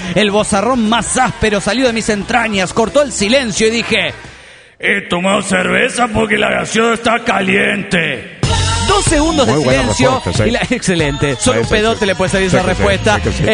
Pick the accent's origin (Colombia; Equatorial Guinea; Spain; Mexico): Mexico; Tepic, Nayarit; de Tepic, Nayarit, México.